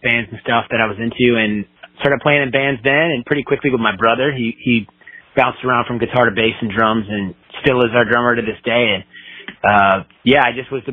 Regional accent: Virginia, United States; also born or lived in Washington, D.C. / Maryland / Charlotte, North Carolina; I'm originally from what they call the DMV, D.C., Maryland, and Virginia. I was born in D.C. and lived in Maryland as a little kid. Most of my life has been in Virginia, Northern Virginia.

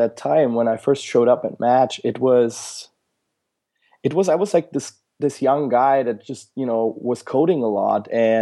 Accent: Germany; I grew up in Germany. I went to school there

